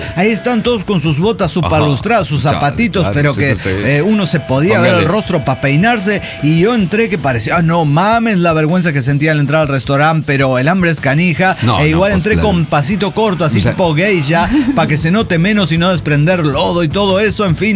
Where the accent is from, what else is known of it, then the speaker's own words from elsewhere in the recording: León, Guanajuato, Mexico; soy de León, Guanajuato